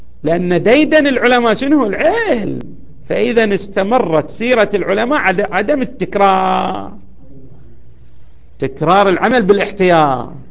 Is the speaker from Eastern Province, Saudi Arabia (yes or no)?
yes; Al-Ahsa, Eastern Province, Saudi Arabia; وإن كانت مو بعربية بس مستخدمة عندنا في الأحساء